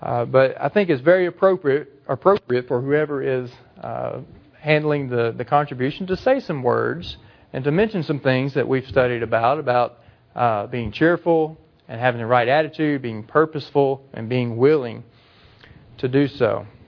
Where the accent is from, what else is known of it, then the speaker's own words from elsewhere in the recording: Mississippi, United States; I'm from Mississippi. I pronounce the H sometimes.